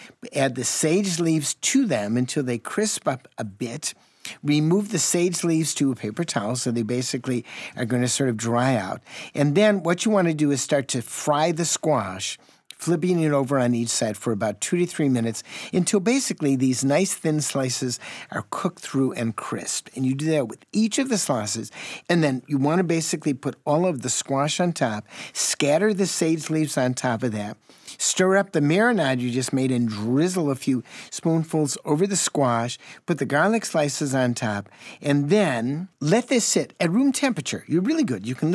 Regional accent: Chicago, Illinois, United States; I grew up in Chicago. I never had squash at any of my cousin's house, my aunt's houses.

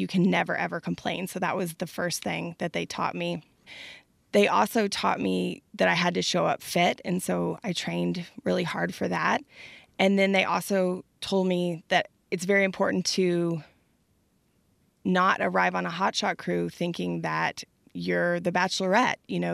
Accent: Austin, Texas, United States; born or raised there

